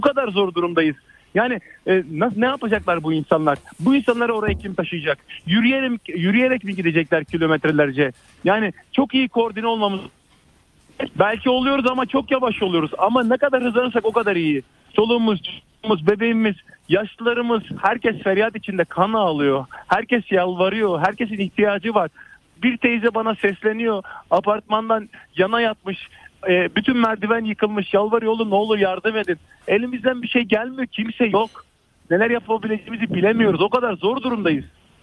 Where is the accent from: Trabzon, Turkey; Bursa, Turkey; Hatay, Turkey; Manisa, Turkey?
Hatay, Turkey; Antakya; Ben bir Hataylı olarak, bir Antakyalı olarak çok acı çekiyorum.